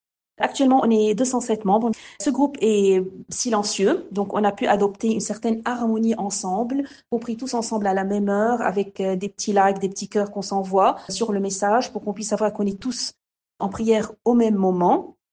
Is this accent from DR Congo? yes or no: no; Mount Lebanon, Lebanon; je suis Libanaise, j'ai 45 ans. J'habite dans une région qui s'appelle Hadad, qui est au Mont-Liban, pas très loin de Beyrouth.